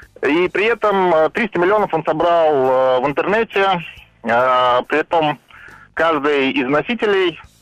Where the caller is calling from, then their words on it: Moscow, Russia; я из Москвы.